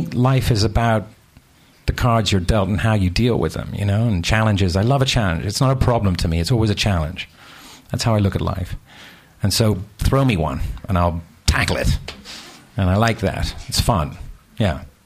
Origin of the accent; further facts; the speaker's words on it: United Kingdom; I mean, I am British and no one's ever asked me.